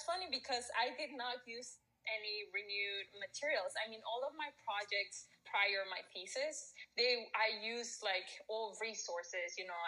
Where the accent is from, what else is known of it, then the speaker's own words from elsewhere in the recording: Mexico; English is a second language; because I'm from Mexico, so we don't have